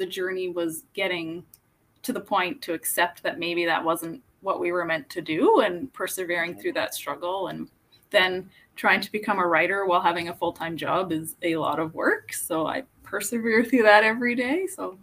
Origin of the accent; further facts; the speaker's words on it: Toronto, Ontario, Canada; I grew up in Toronto. And then, oh gosh, probably like 16 years ago, my dad's job moved out here and my sister and I joined him and I've been here ever since.